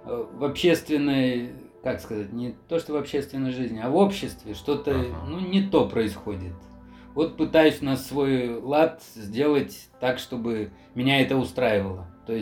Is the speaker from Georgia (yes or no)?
no; Belarus; moved away; Принцип, кстати, этот я вынес из Беларуси, когда там вырос.